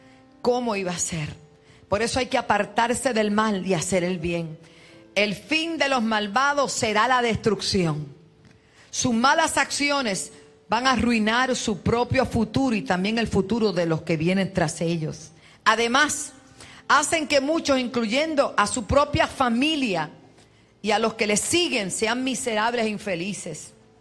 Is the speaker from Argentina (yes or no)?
no; Puerto Rico; la iglesia de mi tierra puertorriqueña